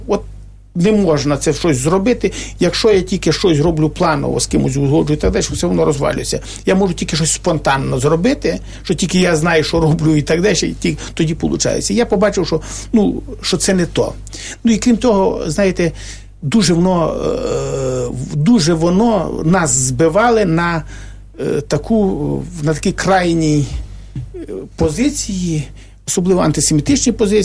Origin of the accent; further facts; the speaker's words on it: Staryi Sambir, Lviv Oblast, Ukraine; І рух висунув по округу Старосамбірському, звідки я родом.